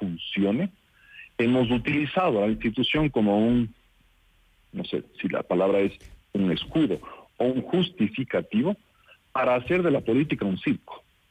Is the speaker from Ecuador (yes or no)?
yes; Ecuador; poder generar oportunidades que podamos nosotros mismos disfrutarlas como ecuatorianos en un futuro